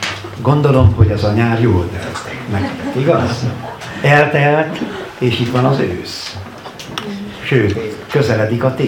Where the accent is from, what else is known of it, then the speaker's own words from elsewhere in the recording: Nagyszalánta, Baranya, Hungary; hát én Nagy Szalantáról jöttem, ott élek